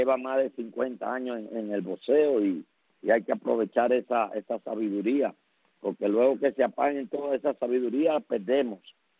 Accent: Cuba; todos somos cubanos. Que no estemos de acuerdo con el sistema, está bien, pero somos cubanos.

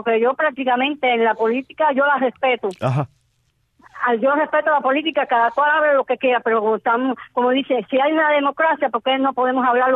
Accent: Camajuaní, Villa Clara, Cuba; now in Miami, United States; ahí en Miami, y los que me están oyendo, que seguro que me están oyendo en mi tierra, ahí en Camajuaní

